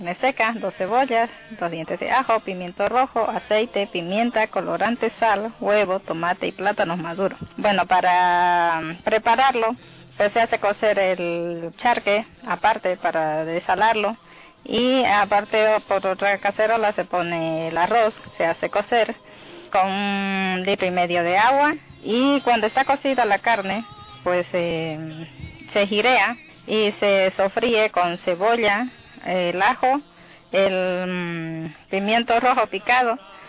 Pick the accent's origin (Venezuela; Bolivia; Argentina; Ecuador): Bolivia; San Javier, Santa Cruz; soy de Bolivia, de Santa Cruz, exactamente de San Javier.